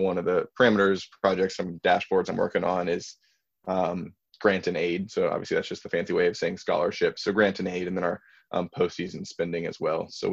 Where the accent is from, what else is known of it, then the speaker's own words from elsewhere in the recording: Massachusetts, United States; also born or lived in Virginia; And also, I'm originally from Virginia. I grew up in Massachusetts, but I was born about 35 minutes away from Charlottesville